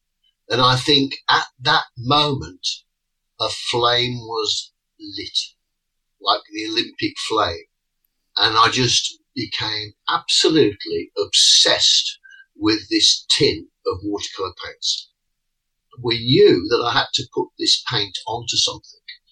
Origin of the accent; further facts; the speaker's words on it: Wolverhampton, West Midlands, United Kingdom; born there; So I was born in Wolverhampton, which is in the West Midlands, also known as the Black Country